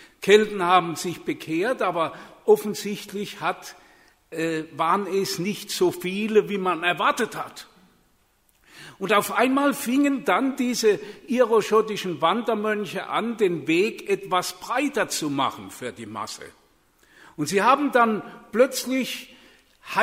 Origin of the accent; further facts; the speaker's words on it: Baden-Württemberg, Germany; Das ist das Nachbarort von meinem Heimatort, Ladenburg bei Mannheim.